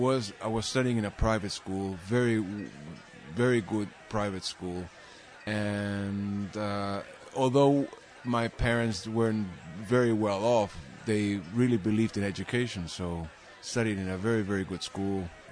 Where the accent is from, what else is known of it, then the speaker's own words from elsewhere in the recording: Lima, Peru; moved away as an adult; now in United States; I grew up in Lima, Peru. Mm-hmm. I was born in Lima, grew up in the capital until I was about 21, and I moved on to the States.